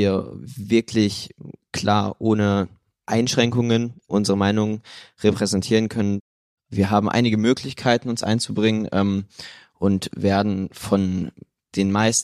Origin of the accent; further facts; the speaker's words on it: Münster, North Rhine-Westphalia, Germany; Ich komme auch aus Münster